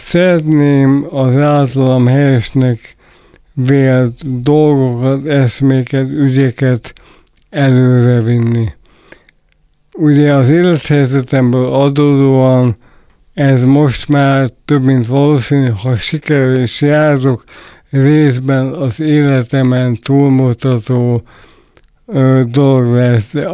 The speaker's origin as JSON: {"language": "Hungarian", "country": "Hungary", "said": "mint magyarok, mi magyarok, jutunk valamire"}